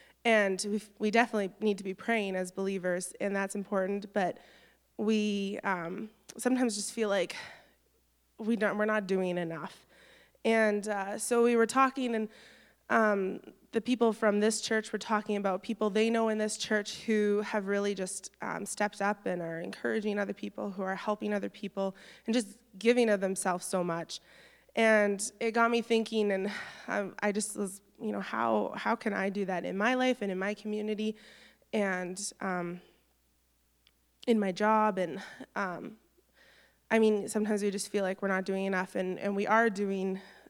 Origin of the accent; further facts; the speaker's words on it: Canada; I'm not from here. I'm from Canada, and I drive from Emo each week.